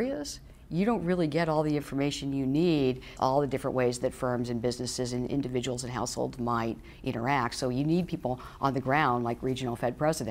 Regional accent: Missouri, United States; I grew up in Missouri. My father was a postal worker, and when I was 15, he lost his job.

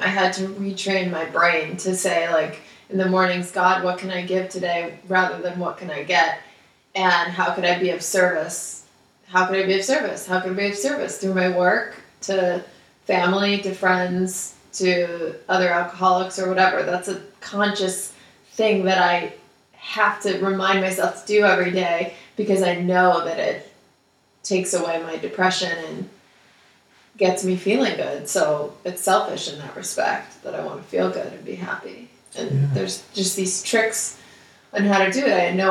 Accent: United States; And so, you know, for me, growing up in America, I did always question

